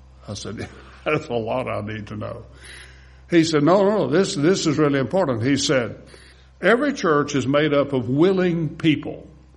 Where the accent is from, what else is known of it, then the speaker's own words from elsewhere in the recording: Winfield, Louisiana, United States; I grew up in Winfield, down in north central Louisiana. And it may have just been a Wynn Parish thing, I don't know.